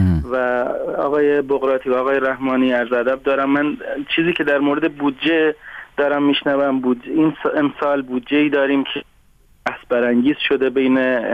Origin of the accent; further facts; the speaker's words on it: Iran; ما به عنوان یک ایرانی